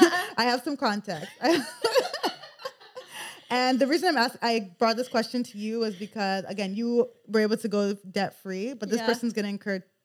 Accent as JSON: {"language": "English", "town": "Boston", "region": "Massachusetts", "country": "United States", "said": "I'm from the Boston area, and the school I'm talking about is Temple University."}